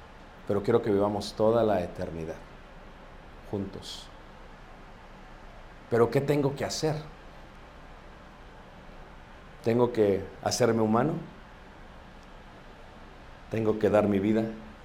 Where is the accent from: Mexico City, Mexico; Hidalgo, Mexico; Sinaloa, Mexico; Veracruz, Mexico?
Mexico City, Mexico; yo crecí cerca de Iztapalapa